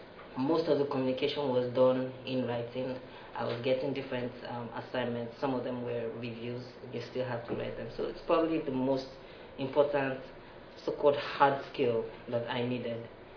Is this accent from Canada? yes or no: no; Nigeria; born there; even though I was born in Nigeria, worked there all my life